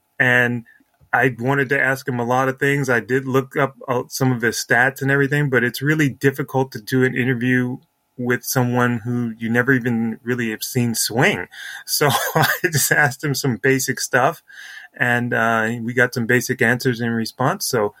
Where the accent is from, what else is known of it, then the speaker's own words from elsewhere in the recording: Laramie, Wyoming, United States; born there; He lives in Wyoming. I was born in Laramie, Wyoming.